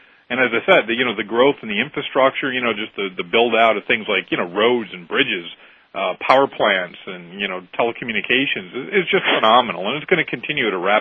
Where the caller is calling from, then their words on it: Florida, United States; We're in South Florida, as a matter of fact.